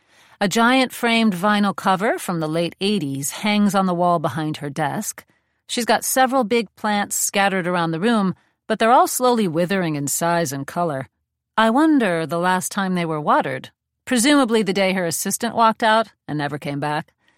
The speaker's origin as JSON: {"language": "English", "town": "Crown Heights", "region": "New York", "country": "United States", "tie": "born or raised there", "lives_now": "Chinatown, United States", "said": "I tell her I'm a first-generation Iranian-American who was born and raised in Crown Heights, but that I now live in Chinatown on my older sister's couch."}